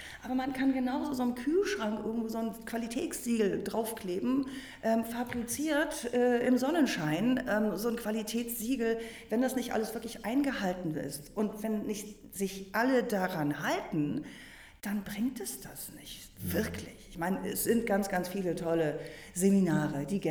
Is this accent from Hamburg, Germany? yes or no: yes; Hamburg, Germany; Du weißt doch, bei uns in Hamburg gibt es keinen Regen.